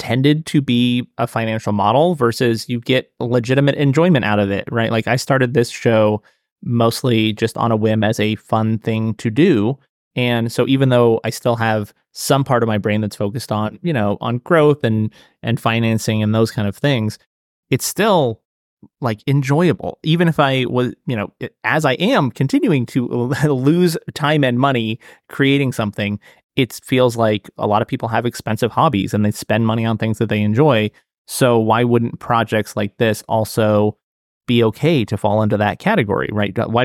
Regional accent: Reno, Nevada, United States; moved away; left to go to bigger cities because I thought that was more exciting. There was more happening. So I was gone from Reno from 2001 to 2016.

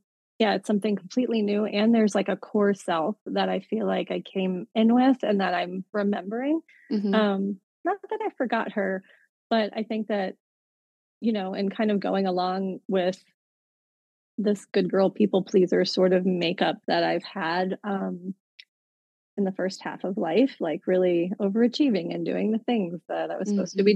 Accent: Virginia Beach, Virginia, United States; But I truly thought that I was the reincarnation of this local legend where I grew up in Virginia Beach.

